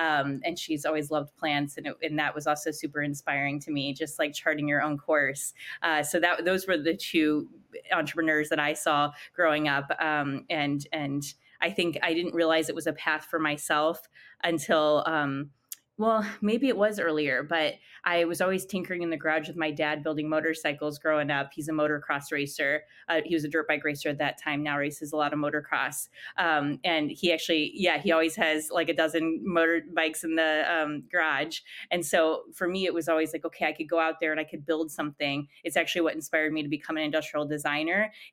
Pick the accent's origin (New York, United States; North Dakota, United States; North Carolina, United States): North Dakota, United States; born and raised, on the Turtle Mountain Chippewa Reservation in North Dakota on the Canadian border. So I'm Native American, and I would grow up going back and forth between these two worlds of like very rural countryside, and more of an industrial farming town.